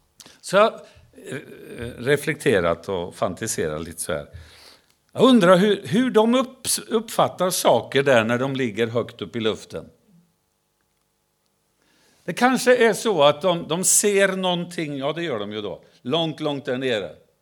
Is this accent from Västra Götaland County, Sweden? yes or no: no; Ödeshög, Östergötland, Sweden; Jag träffade under min uppväxttid hemma i Ödeshög